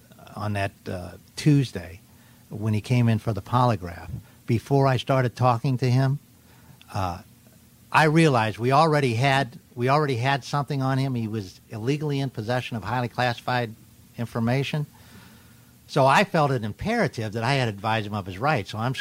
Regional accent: Arizona, United States; I'm from Arizona.

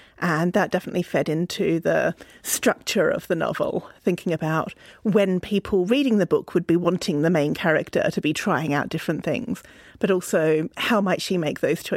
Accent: Australia; now in United States; because I grew up in Australia and we don't really have attics there

